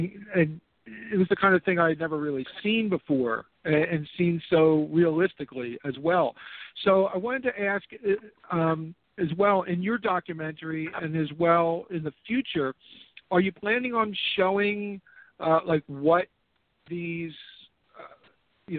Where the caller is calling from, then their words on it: Philadelphia, Pennsylvania, United States; Hi, Simon. … calling from Philadelphia.